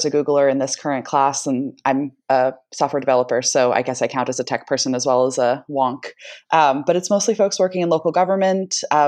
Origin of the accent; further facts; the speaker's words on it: East Palo Alto, California, United States; also born or lived in San Jose; I grew up in East Palo Alto and in San Jose. When my mom was a single mom in the 90s, I was raised mostly taking my sick days in server farm rooms.